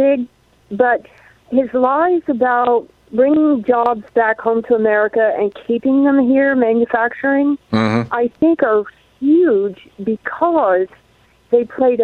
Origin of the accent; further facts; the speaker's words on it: Kokomo, Indiana, United States; I grew up in Kokomo, Indiana, so I know about all the industry that goes on in that area of the country.